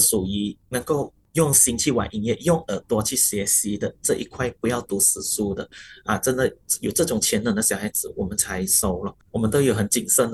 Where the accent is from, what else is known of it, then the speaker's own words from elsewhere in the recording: Malaysia; 因为我的老师是Matthew Ngau 啊，就是我们马来西亚的这个国宝沙贝大师啊